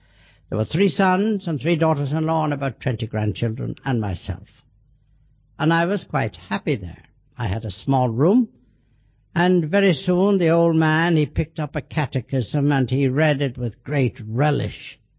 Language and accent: English; Dublin, Leinster, Ireland; I came from Dublin, was educated in Belvedere College